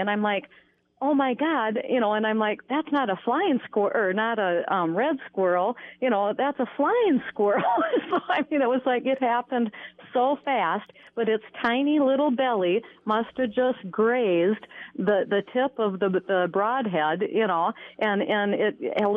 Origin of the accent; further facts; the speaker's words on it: Red Wing, Minnesota, United States; I'm from Red Wing.